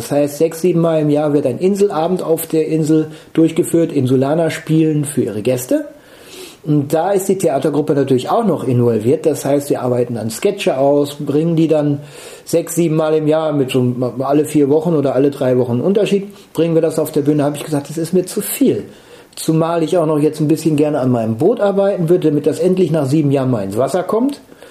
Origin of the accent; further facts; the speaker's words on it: Breckendorf, Schleswig-Holstein, Germany; born there; ich bin in Breckendorf geboren